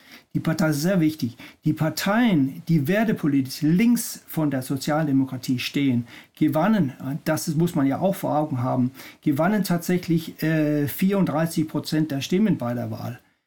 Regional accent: Denmark; als Däne ist es schwierig, den Pessimismus zu bewahren.

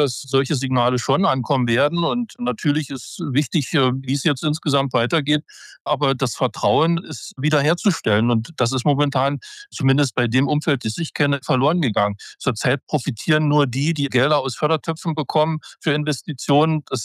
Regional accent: East Germany, Germany; born or raised there

